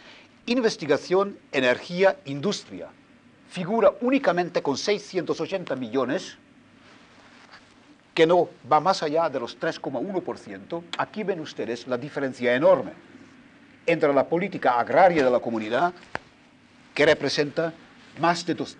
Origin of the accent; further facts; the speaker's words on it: Berlin, Germany; el presupuesto de la ciudad de Berlín, de donde vengo yo